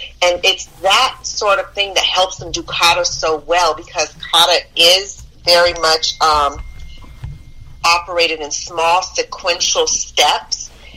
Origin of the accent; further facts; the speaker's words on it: California, United States; So originally I'm from California.